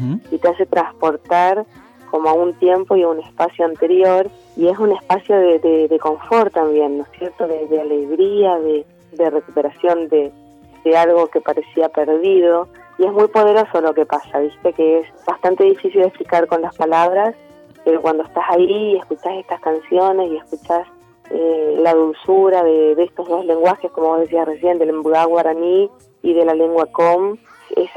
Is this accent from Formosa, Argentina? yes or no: yes; Clorinda, Formosa, Argentina; born there; Voy a Clorinda, Formosa, que es donde yo nací, y ahí me entero por mi tía, de parte de mi sangre paterna